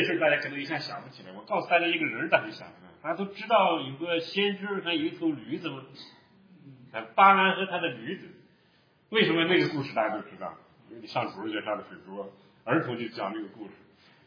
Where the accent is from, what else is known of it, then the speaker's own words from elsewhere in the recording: Chengdu, Sichuan, China; 相当于我们成都人到这儿来说，怎么买不到辣子，买不到花椒啊